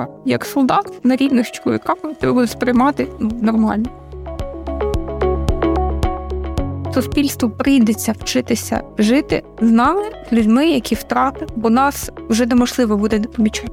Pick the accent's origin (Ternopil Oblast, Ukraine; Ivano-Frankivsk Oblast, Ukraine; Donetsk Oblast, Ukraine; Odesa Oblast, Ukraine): Donetsk Oblast, Ukraine; born there; Я народилася на Донеччині.